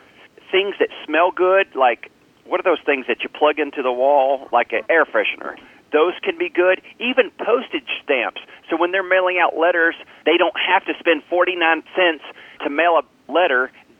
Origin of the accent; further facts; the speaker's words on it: Alabama, United States; growing up in Southeast Alabama, in a town where there were just giving opportunities